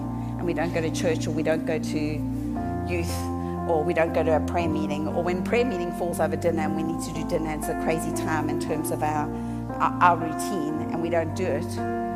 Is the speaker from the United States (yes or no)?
no; South Africa; accent: South African; I have a South African accent because I grew up in South Africa.